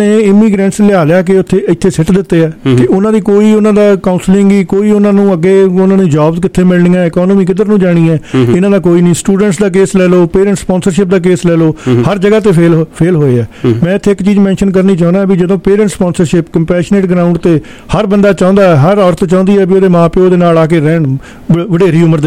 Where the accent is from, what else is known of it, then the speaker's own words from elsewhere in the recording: Fidde Kalan, Punjab, India; moved away as an adult; also born or lived in Bathinda; now in Canada; ਮੇਰਾ ਜਨਮ ਬਠਿੰਡੇ ਦਾ, ਮੇਰਾ ਜ਼ਿਲ੍ਹਾ ਫਰੀਦਕੋਟ ਹੈ ਅਤੇ ਪਿੰਡ ਮੇਰਾ ਫਿੱਡੇ ਕਲਾਂ